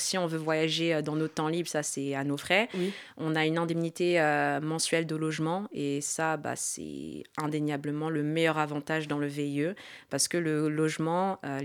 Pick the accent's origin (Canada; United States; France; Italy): United States; French is a second language; quand on est américaine, quand on parle anglais très couramment, il y a moins de stigmatisation